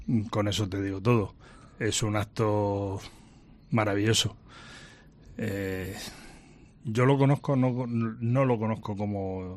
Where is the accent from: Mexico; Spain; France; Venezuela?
Spain; Region of Murcia; eso lo he llevado en la sangre como bien murciano y ahí estoy